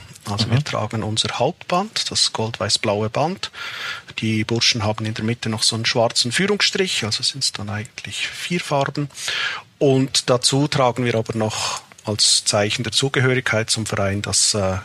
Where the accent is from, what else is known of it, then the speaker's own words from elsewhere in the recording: Valais, Switzerland; Nein, ich komm aus dem Wallis. Es ist ganz im Süden der Schweiz, so ziemlich ein bergiges Gebiet. Manche bezeichnen es etwas als das Bayern der Schweiz. Auch ein ziemlich spezieller Dialekt und ja, ein bisschen ab vom Schuss, würde ich sagen.